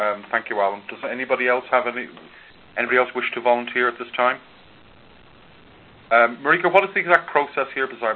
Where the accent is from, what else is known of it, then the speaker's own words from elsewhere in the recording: Ireland; I'm Irish and possibly insane.